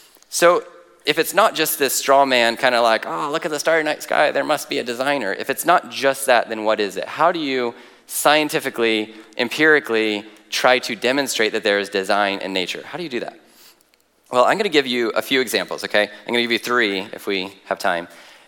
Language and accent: English; Washington, United States; See, I'm from Washington.